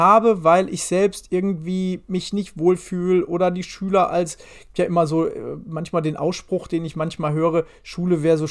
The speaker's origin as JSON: {"language": "German", "town": "Dortmund", "region": "North Rhine-Westphalia", "country": "Germany", "said": "die ist mir hier im Ruhrgebiet zum ersten Mal, ich komme ja aus Dortmund"}